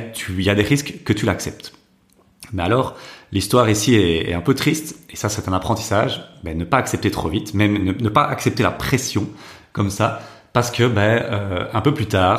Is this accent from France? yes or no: no; Dinant, Wallonia, Belgium; Moi, il faut savoir que je suis de Dinan, je viens jusqu'à Arlon, c'est quand même 1h15.